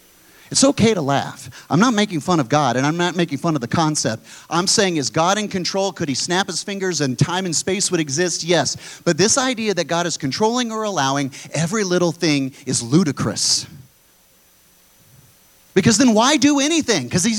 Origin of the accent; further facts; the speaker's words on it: United States; I'm an American. I love this country, but I do not mix the two.